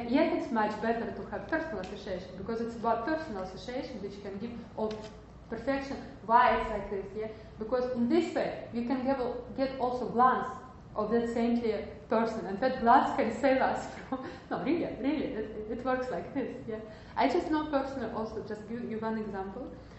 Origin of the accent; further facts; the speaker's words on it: Moscow, Russia; English is a second language; like I'm from Moscow, yes. Moscow is a huge city, like New York.